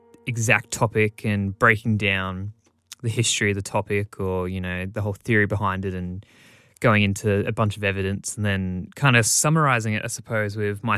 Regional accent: Australia; as an Australian

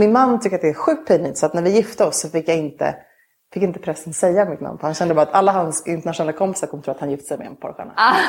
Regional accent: Stockholm, Stockholm County, Sweden; also born or lived in Luleå / Gävle; Sen så flyttade vi till Gävle när jag var 2 och så bodde vi där och så flyttade vi till Stockholm när jag var 11.

